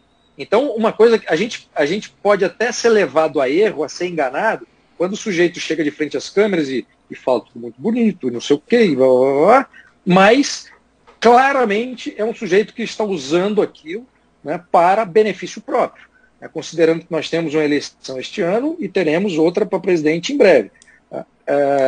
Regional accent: Brazil; como brasileiro, né, que trabalha pelo país

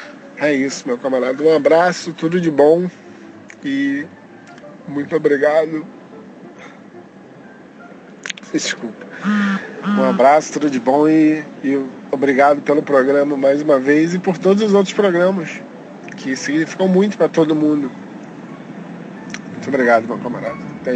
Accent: Nova Iguaçu, Rio de Janeiro, Brazil; eu tenho 32 anos, sou do Rio de Janeiro, da Baixada Fluminense, lá do cantinho de Nova Iguaçu, bem escondidinho.

